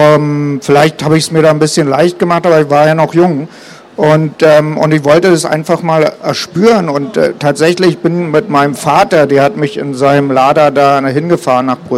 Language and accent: German; Germany; Und also ich bin in der DDR aufgewachsen, hinter der Mauer.